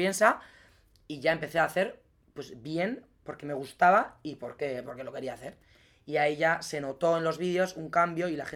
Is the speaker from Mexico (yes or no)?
no; Azkoitia, Basque Country, Spain; Yo cogí la cámara, me la puse así y empecé a pasear por la calle de mi pueblo. Yo grababa la calle de mi pueblo.